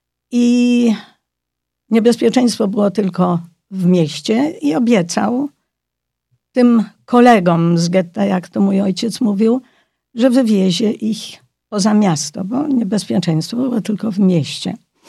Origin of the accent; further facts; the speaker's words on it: Hungary; Dlatego ja się urodziłam na Węgrzech. Na Węgrzech chodziłam do szkoły podstawowej, stąd znam węgierski.